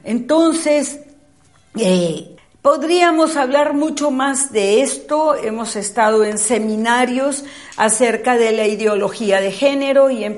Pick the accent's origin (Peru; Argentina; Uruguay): Peru; nuestro país, el Perú, del cual somos nosotros, ciudadanos peruanos, los dueños